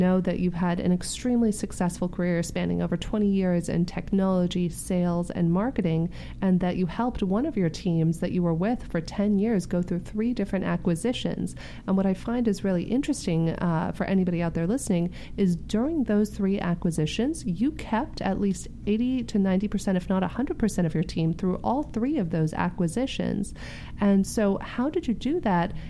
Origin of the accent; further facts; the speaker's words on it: San Diego, California, United States; For those of you who don't know me, I grew up in San Diego.